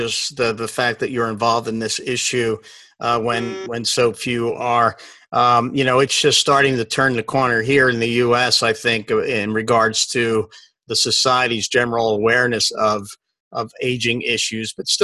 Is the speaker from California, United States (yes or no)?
no; Philadelphia, Pennsylvania, United States; we've had incidents just recently where a senator's back in my hometown of Philadelphia